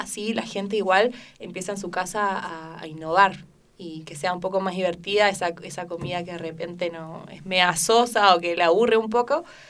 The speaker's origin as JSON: {"language": "Spanish", "region": "Buenos Aires", "country": "Argentina", "lives_now": "Santiago, Chile", "said": "yo vengo de Buenos Aires, entonces es distinto. Igual que acá, que Santiago"}